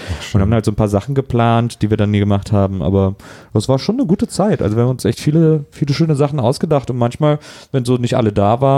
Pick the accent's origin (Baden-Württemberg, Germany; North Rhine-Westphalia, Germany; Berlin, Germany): North Rhine-Westphalia, Germany; Wesseling; Ich bin halt nur in Wesseling aufgewachsen, aber dann nach Wesseling habe ich nicht mehr in der Kleinstadt gelebt.